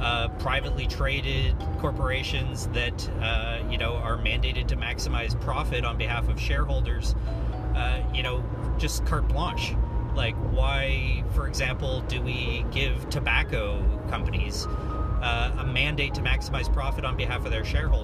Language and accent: English; Canada; But it's worth noting as a Canadian